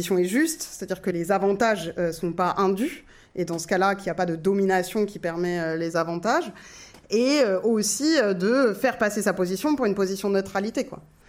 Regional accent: Italy; Donc moi je suis italien, je suis pas blanc, moi donc voilà.

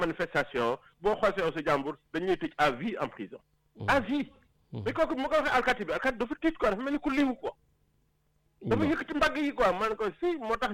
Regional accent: Senegal; Parce qu'on est Sénégalais, moi, je suis Sénégalais.

